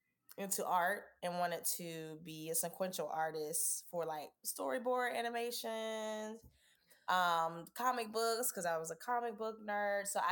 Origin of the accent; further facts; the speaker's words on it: Savannah, Georgia, United States; also born or lived in Atlanta; But I was born in Savannah, Georgia. I'm a Georgia peach, and then grew up in Savannah and Atlanta, Georgia.